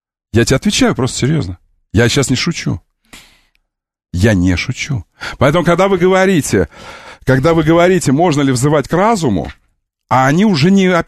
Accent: Russia; как только они узнали, что я из России, они развернулись и ушли.

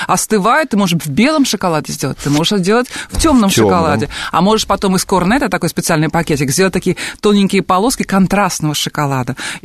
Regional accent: Northern Russia, Russia; А у нас вот в средней полосе России и севернее, откуда я родом, вот такого не делали.

